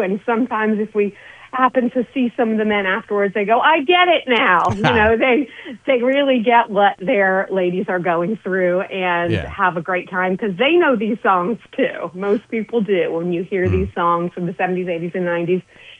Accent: Raleigh, North Carolina, United States; I grew up in Raleigh, North Carolina, so it wasn't like I was surrounded by Broadway people or Hollywood or anything like

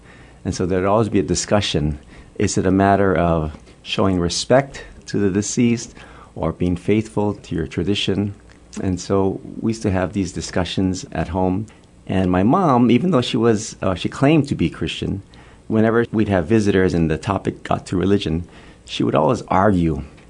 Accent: Honolulu, Hawaii, United States; I was born and raised in Hawaii.

